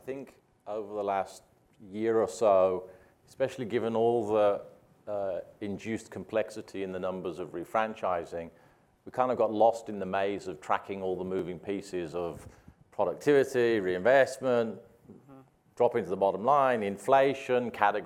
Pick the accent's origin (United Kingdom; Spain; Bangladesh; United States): United Kingdom; as a Brit, it's kind of impossible to be happy or be content.